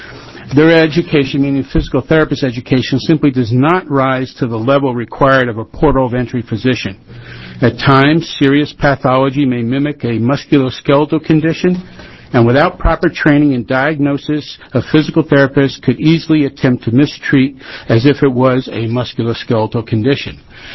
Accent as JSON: {"language": "English", "town": "Portland", "region": "Oregon", "country": "United States", "said": "I'm from Portland area."}